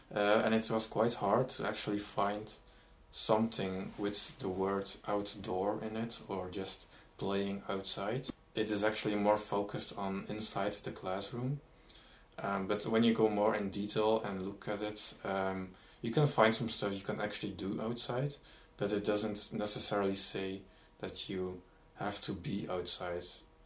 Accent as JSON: {"language": "English", "country": "Belgium", "said": "So, I'm from Belgium."}